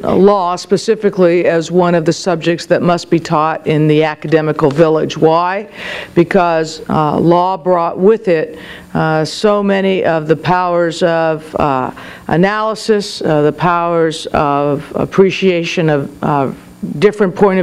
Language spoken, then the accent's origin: English; New Mexico, United States; I am a Westerner, really, by how I was raised or where I was raised. I was raised in New Mexico